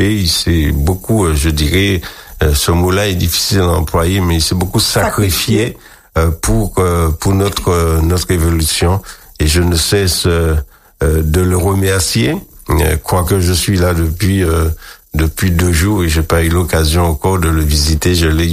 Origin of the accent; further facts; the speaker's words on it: Martinique; J'ai dit je suis de la Martinique et je suis venu.